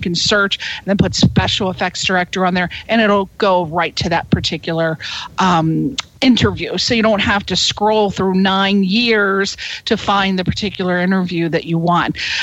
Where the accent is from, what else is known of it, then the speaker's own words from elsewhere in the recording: East Coast, United States; I'm from the East Coast.